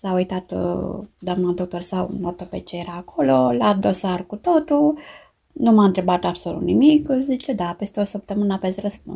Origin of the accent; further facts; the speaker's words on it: Ștefănești, Argeș, Romania; Eu am crescut la Ștefănești Argeș și acum eu stau cu Kilian Piteș, care este la 10 minute cu mașina distanță.